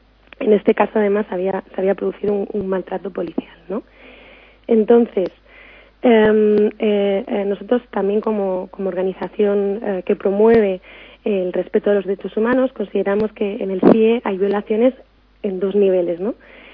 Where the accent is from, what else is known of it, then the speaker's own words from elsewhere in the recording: Spain; Porque yo como española, a mí nunca me meterían en un centro de detención